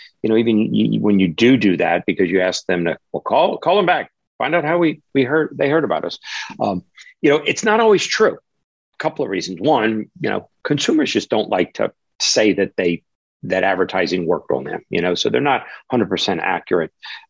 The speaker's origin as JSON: {"language": "English", "town": "New Orleans", "region": "Louisiana", "country": "United States", "said": "I'm from New Orleans, and I'm going to use the gumbo reference"}